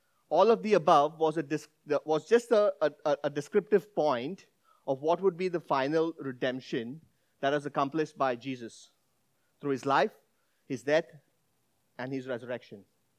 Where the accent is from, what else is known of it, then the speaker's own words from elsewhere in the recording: Mumbai, Maharashtra, India; So I grew up in Mumbai. It's a city of 19 million people, and it's really busy.